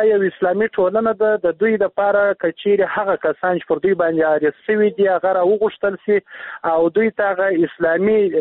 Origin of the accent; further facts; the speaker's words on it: Uruzgan, Afghanistan; زه د اروزګان ولایت څخه راغلی یم جرګې ته.